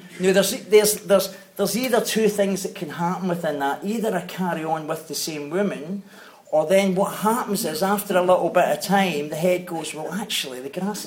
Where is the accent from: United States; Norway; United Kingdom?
United Kingdom; Glasgow, Scotland; so I grew up in Glasgow and my family